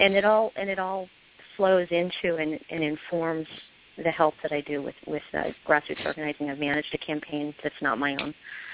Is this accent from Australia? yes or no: no; Mississippi, United States; born there; I was born in Mississippi, so, you know, it's a southern thing.